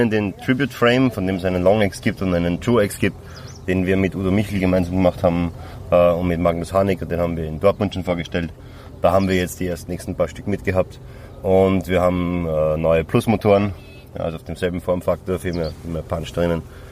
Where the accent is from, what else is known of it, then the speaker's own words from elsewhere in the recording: Austria; Wir kommen aus der Nähe von Wien.